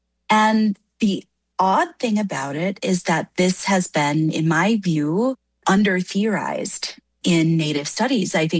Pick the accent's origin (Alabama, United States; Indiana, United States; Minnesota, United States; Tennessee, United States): Minnesota, United States; Minneapolis; So I grew up in the Minneapolis area. I'm back in Dakota homelands, which is wonderful.